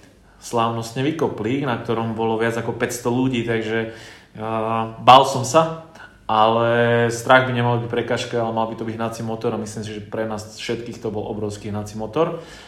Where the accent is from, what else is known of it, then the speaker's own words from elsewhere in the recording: Rudina, Žilina Region, Slovakia; A ja pochádzam z Rudiny, to je dedina medzi Kysuckým Novým mestom a Žilinou.